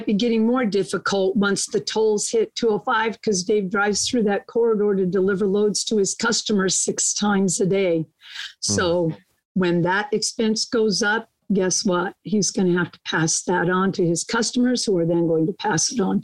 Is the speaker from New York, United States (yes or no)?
no; Boring, Oregon, United States; I was born and raised in Boring, Oregon, and everybody thinks I'm dissing the state, but the little town that I grew up in is actually called Boring.